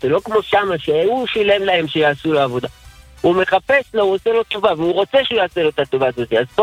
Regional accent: Jerusalem, Jerusalem District, Israel

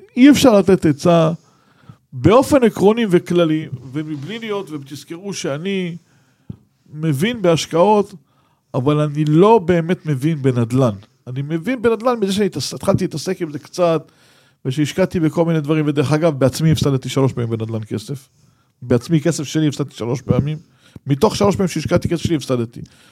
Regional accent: Bnei Brak, Tel Aviv District, Israel; אני דוס מבני ברק

